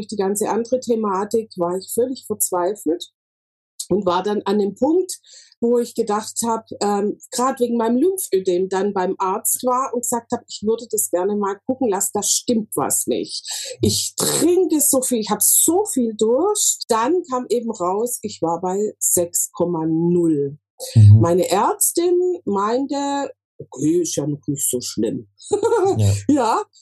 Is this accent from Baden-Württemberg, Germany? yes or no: yes; Tübingen, Baden-Württemberg, Germany; Ich komme aus Tübingen und habe da ein kleines Bestattungsunternehmen.